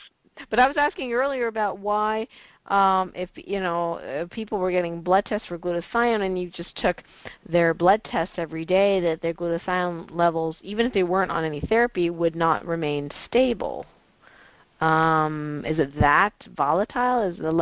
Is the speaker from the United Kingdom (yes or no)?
no; Hong Kong; I come from Hong Kong, so for us, lighter skin is supposedly more beautiful in our culture.